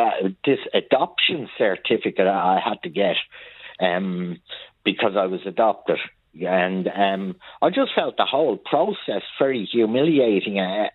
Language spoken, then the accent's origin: English; Ireland; I was born in Ireland and lived here all my life